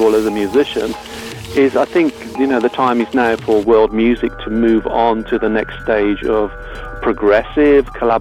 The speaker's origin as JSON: {"language": "English", "country": "United Kingdom", "said": "being British and being brought up here on electronic music, but also being exposed to Punjabi music remotely from India."}